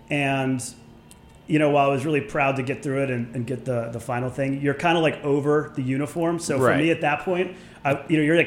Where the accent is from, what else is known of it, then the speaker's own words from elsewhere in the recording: United States; born there; I was born in America, correct.